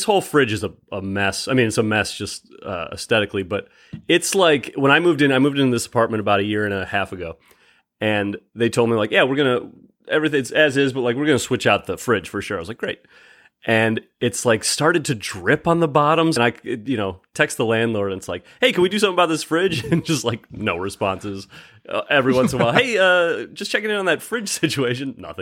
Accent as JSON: {"language": "English", "town": "Rochester", "region": "New York", "country": "United States", "said": "I'm Rochester, home of the garbage plate."}